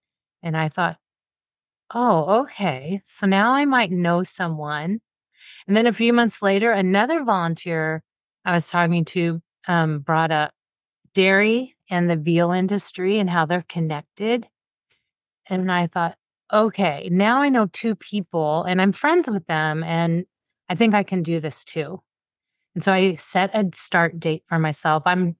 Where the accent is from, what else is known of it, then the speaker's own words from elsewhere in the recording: Indiana, United States; I grew up in Southern Indiana. It was on the border of Kentucky. Not a hotbed for progressiveness in any way, shape, or form.